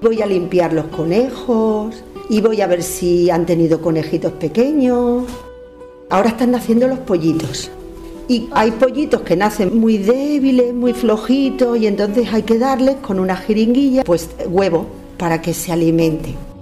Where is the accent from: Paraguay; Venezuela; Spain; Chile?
Spain; Navalmoral de la Mata, Extremadura; Nací en Navalmoral y siempre he vivido aquí.